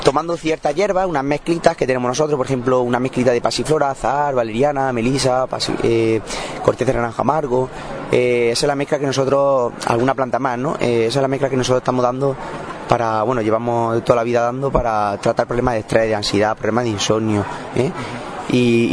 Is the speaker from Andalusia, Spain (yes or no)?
yes; Ibros, Andalusia, Spain; es un producto de allí de mi tierra, de Jaén, de donde somos que nosotros somos de Jaén, de Ibro concretamente